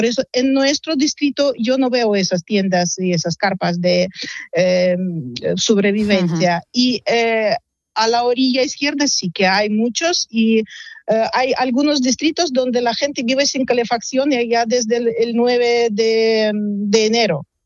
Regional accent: Ukraine; Spanish is a second language; La gente que no va a cambiar su personalidad y decir que sí, somos rusos, a esa gente no nos dejan vivir.

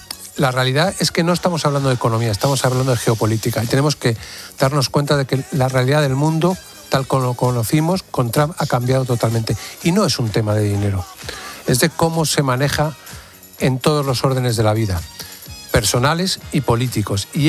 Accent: Cádiz, Andalusia, Spain; es lo que en mi tierra, en Cádiz, se llama un desahogo.

